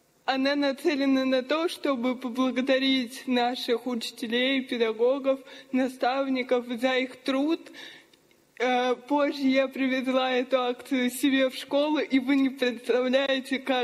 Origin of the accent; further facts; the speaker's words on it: Vladimir Oblast, Russia; мне 16 лет, и я из Владимирской области